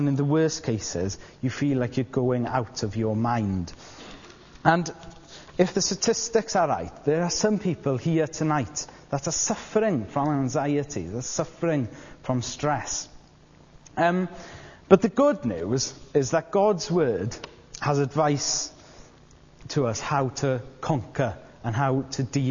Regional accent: Aberystwyth, Wales, United Kingdom; now in Bangor, United Kingdom; I live in Bangor, but I come from Aberystwyth. So I go to Aberystwyth quite often to visit my parents.

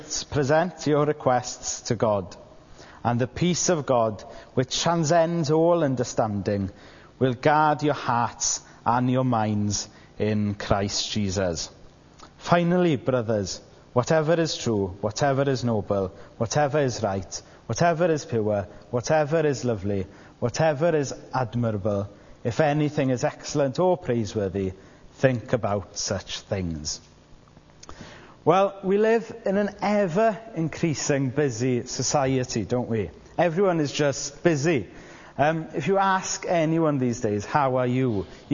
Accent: Aberystwyth, Wales, United Kingdom; now in Bangor, United Kingdom; I live in Bangor, but I come from Aberystwyth. So I go to Aberystwyth quite often to visit my parents.

